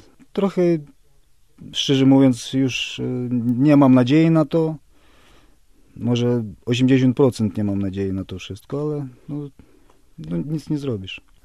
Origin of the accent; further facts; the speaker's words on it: Kamianets-Podilskyi, Khmelnytskyi Oblast, Ukraine; moved away as an adult; now in Wałbrzych, Poland; pochodzę z takiego miasta Kamieńca Podolskiego. Przyjechałem w 2010 roku, przyjechałem do Wałbrzycha, do miasta za Wrocławiem.